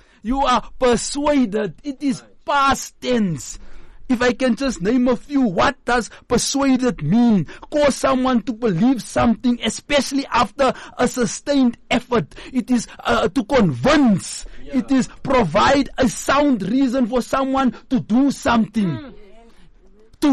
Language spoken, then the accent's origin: English; Gauteng, South Africa; I am someone who is a product whereby I grew up in the El Dorado Park.